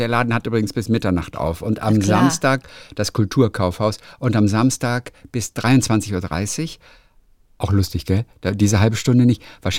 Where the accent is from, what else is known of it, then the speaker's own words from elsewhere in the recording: Schleswig-Holstein, Germany; Dann kommt aber direkt meine Heimat Schleswig-Holstein.